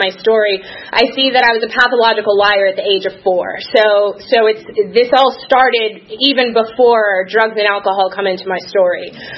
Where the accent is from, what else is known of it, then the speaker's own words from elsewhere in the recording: Los Angeles, California, United States; So, born and raised in Los Angeles. I essentially lived in the Beverly Hills, Brentwood area.